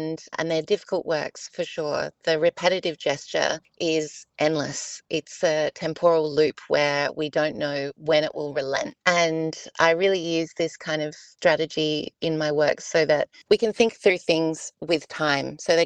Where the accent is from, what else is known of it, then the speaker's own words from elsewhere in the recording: Mount Gambier, South Australia, Australia; Mount Gambier, which is my hometown.